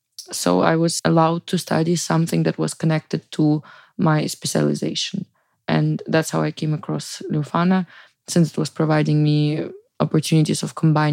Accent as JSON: {"language": "English", "country": "Ukraine", "second_language": "English", "moved": "as an adult", "lives_now": "Germany", "said": "I am 21 years old. I am from Ukraine. I have been living in Germany for almost 4 years now."}